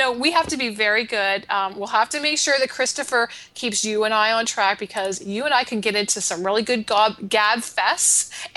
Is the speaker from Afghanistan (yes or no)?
no; Canada; I'm Canadian, and we say Zed here in Canada.